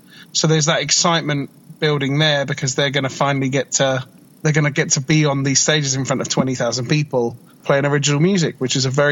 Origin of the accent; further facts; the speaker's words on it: United Kingdom; And we're British, you know. There's some good music come from here